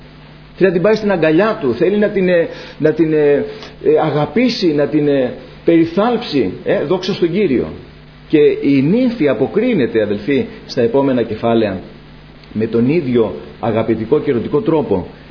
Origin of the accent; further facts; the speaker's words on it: Corfu, Ionian Islands, Greece; Έχω πεπαιδευμένο οτίο ως Κερκυραίος Επτανήσιος.